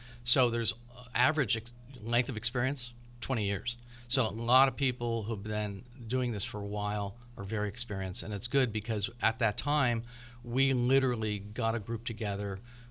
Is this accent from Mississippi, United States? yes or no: no; California, United States; even though I grew up in Marin, I started my appraisal career in Southern California.